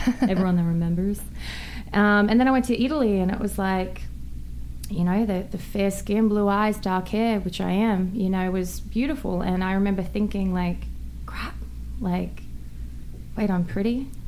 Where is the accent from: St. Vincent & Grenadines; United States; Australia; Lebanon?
Australia; accent: Australian; It's my accent, right?